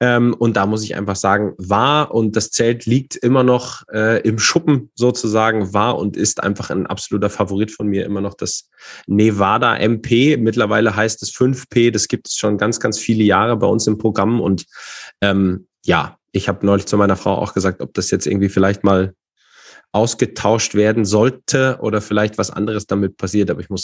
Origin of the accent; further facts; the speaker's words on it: Fulda, Hesse, Germany; Und dann komme und bin aus Fulda, zwar nicht gebürtig, aber sehr schnell hierher gezogen.